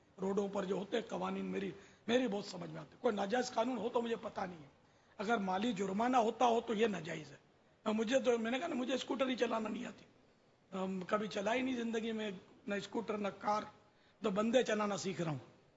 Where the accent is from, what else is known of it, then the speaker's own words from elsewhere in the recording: Pakistan; Basically میں تو یوں پاکستانی ہوں, اصلاً نسلاً جس کو بولتے ہیں نا, سو فیصدی پیدائشی پاکستانی.